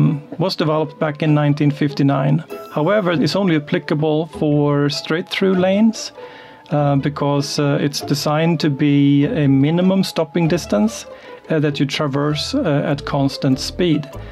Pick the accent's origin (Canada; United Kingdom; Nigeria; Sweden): Sweden; now in Beaverton, United States; So, I grew up in Sweden.